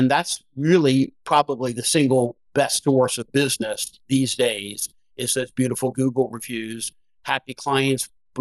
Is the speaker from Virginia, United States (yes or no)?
yes; Norfolk, Virginia, United States; here in Hampton Roads, Virginia, which is also my hometown. So I've been in Norfolk all my life, other than going away to school